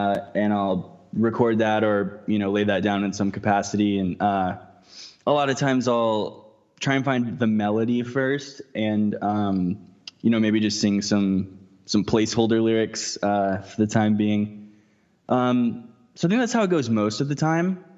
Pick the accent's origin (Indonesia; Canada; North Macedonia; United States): United States; Texas; I'm from Texas originally, like I said, so all of that's in Texas right now